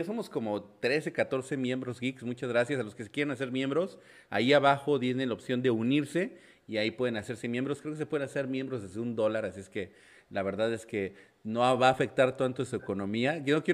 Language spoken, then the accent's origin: Spanish; Atizapán, State of Mexico, Mexico; also born or lived in Saltillo; soy orgullosamente mexicano, de la tierra del Zarape, Saltillo, Coahuila. Esa es la tierra que me vio nacer, crecí en Atizapán